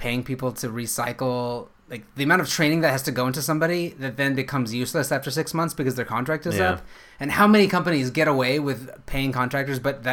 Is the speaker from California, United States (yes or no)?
yes; California, United States; you and I grew up in Northern California.